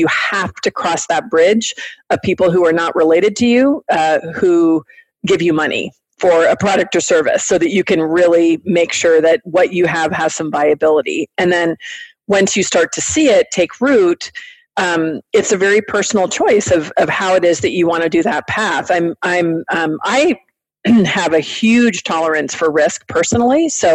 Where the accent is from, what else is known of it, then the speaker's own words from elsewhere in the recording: Mesa, Arizona, United States; a couple of years ago when I opened up the small business incubator in my hometown of Mesa, Arizona, same thing.